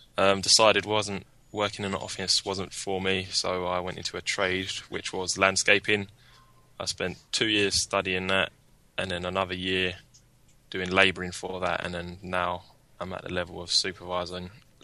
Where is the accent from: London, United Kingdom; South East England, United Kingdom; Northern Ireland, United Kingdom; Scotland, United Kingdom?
London, United Kingdom; I'm from South East London